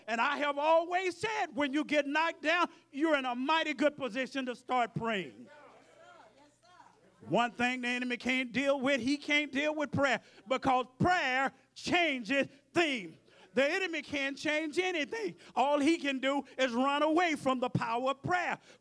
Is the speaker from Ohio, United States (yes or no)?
no; Dallas, Texas, United States; also born or lived in Sacramento, California; I came all the way from Dallas, Texas, went to Sacramento, California, went to Gina, and came here